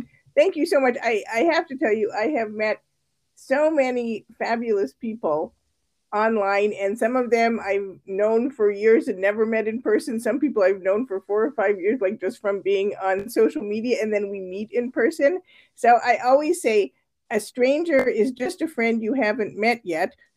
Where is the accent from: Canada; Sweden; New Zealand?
Canada; I actually grew up in Canada, so you might hear a little bit of the like out about house accent. And I grew up in a very traditional Jewish household, and we actually kept strictly kosher.